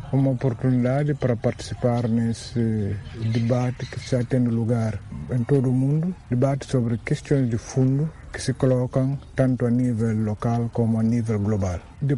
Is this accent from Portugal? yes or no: no; Guinea-Bissau; como cidadão, como intelectual, como guineense, também como africano